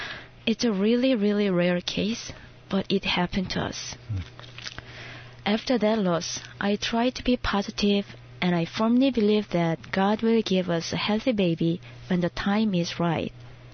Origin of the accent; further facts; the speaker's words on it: South Korea; moved away as an adult; now in United States; I'm from Korea. I'm a stay-at-home mom here, and before coming to the U.S., I was an elementary school teacher in Korea for 9 years.